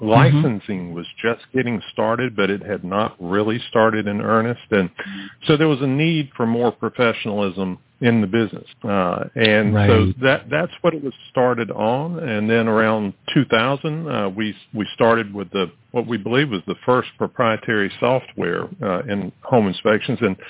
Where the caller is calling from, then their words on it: Raleigh, North Carolina, United States; I am calling from Raleigh, North Carolina.